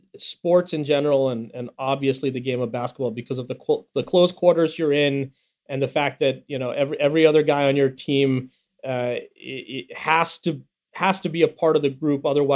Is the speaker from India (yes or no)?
yes; India; when growing up in India